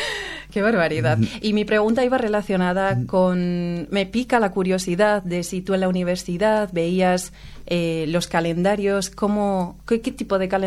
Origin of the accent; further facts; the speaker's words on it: Basque Country, Spain; now in Salamanca, Spain; soy del País Vasco. Me encuentro en Salamanca estudiando un doctorado especializándome en cultura taiwanesa.